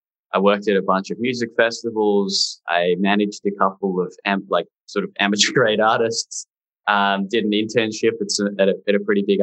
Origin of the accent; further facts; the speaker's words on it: Australia; Yeah, well, I'm obviously from Australia. You can probably hear that in my voice.